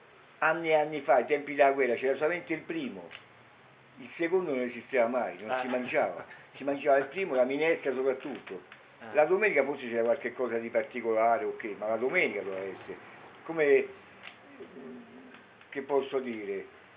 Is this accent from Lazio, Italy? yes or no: yes; Rome, Lazio, Italy; io sono romano